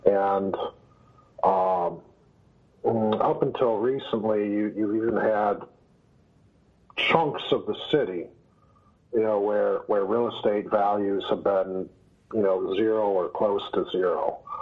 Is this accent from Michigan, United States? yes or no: yes; Detroit, Michigan, United States; moved away as an adult; also born or lived in Ohio / Texas; I was born and raised in Detroit up until through high school. And after high school, I went out to college, and then I went on to graduate school. And then, you know, I've lived in Ohio and Texas and all sorts of different places